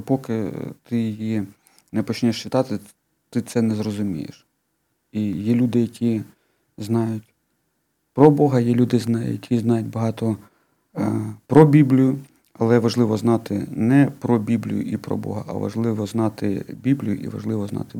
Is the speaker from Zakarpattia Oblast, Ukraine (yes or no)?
no; Kyiv, Ukraine; я виріс в Києві, я жив в Києві, але зараз, коли я 2 роки прожив в Харкові